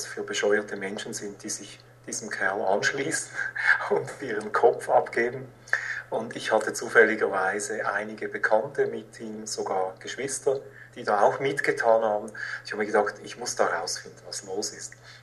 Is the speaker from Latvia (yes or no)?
no; Zurich, Switzerland; Ich habe das vor 25 Jahren begonnen, also 1986 in Zürich, wo ich aufgewachsen bin.